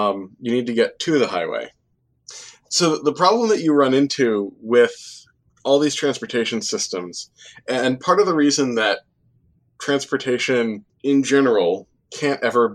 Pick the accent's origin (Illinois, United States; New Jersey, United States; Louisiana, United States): New Jersey, United States; I grew up in New Jersey.